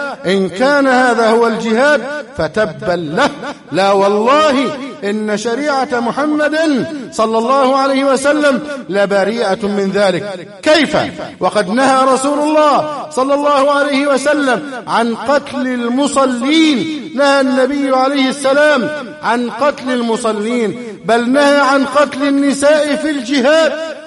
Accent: Egypt; اللهم احفظ بلدنا مصر من كل شر وسوء

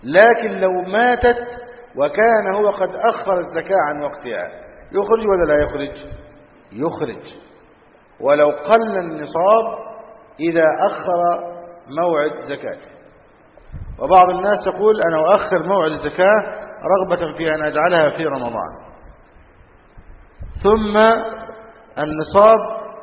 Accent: Egypt; بعض الناس عندنا في مصر

